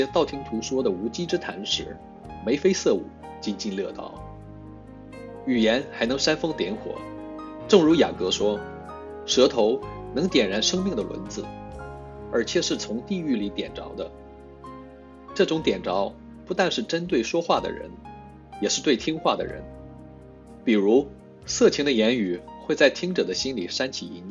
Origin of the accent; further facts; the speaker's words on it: China; 我从小在长江边上长大